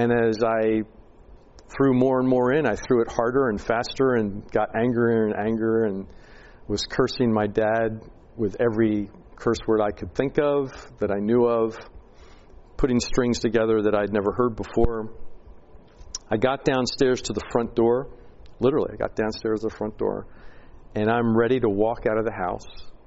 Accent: Philadelphia, Pennsylvania, United States; So I, growing up in Philadelphia, I wanted to get as far away from home as I could.

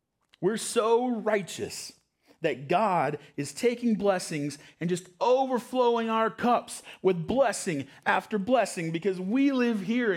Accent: North Carolina, United States; Growing up in North Carolina, I'm a Duke fan.

